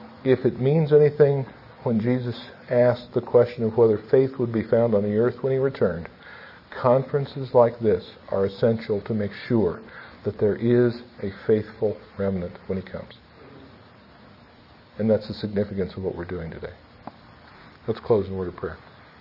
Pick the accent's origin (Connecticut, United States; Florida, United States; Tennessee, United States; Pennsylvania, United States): Pennsylvania, United States; Philadelphia; since I'm from the Philadelphia area, with a little bit of attitude.